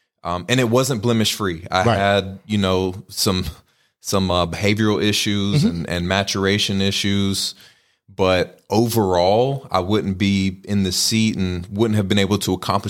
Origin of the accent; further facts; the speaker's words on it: Clayton, North Carolina, United States; You know, I was raised in Clayton, North Carolina. This was almost 35 years ago, whenever I was born.